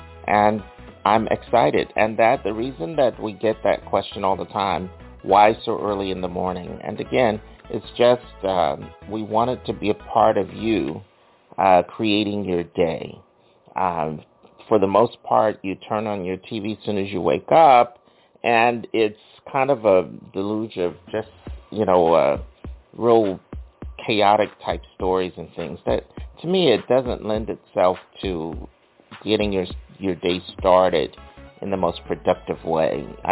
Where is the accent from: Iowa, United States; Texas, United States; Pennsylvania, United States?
Pennsylvania, United States; Philadelphia; kind of like what I grew up on in Philadelphia, listening with my whole family to the Mary Mason radio show each morning.